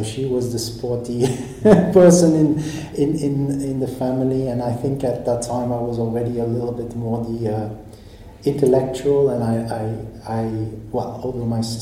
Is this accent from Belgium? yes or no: yes; Antwerp, Flanders, Belgium; I was born in Belgium, so I'm from Belgium, in Antwerp, which is the largest city in the Dutch-speaking part, in Flanders, in the mid-70s. So you can guess my age.